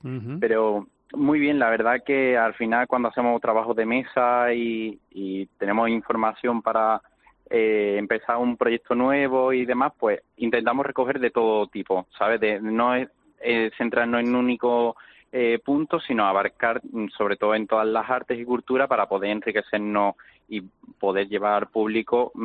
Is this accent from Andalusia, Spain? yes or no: yes; Seville, Andalusia, Spain; now in Málaga, Spain; soy sevillano